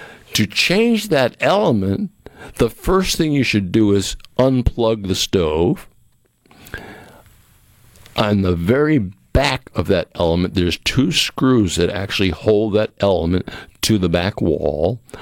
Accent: New England, United States; I absolutely love living on slab foundations where I grew up in New England where everything was a basement.

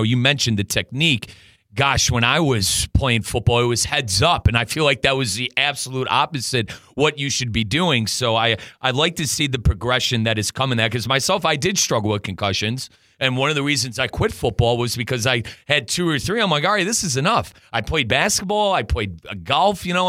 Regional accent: Ohio, United States; You know, growing up in Northeast Ohio with how crazy we were in football, I started playing in the fourth grade.

